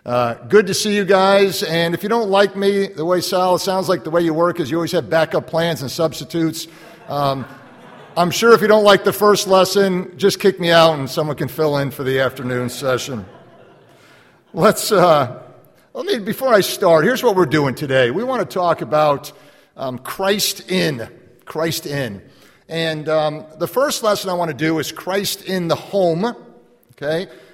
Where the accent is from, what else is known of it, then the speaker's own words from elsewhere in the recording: Chicago, Illinois, United States; also born or lived in Manhattan, United States; But as the brother said, I grew up in Chicago, born in Manhattan, grew up in Chicago, hence the love for Chicago sports.